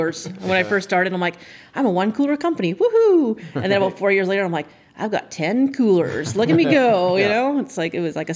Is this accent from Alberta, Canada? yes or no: no; Hornby Island, British Columbia, Canada; I grew up on Hornby Island, and when you're growing up there as a teenager, the only way to make extra money, well, there's a few different ways, but main ways, is the Hornby Island Co-op.